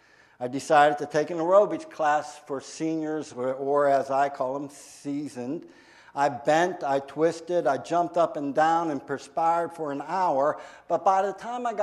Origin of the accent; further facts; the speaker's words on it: Pittsburgh, Pennsylvania, United States; And then in 2010, I moved back to my hometown, which was Pittsburgh, and I've been there for the last 4 years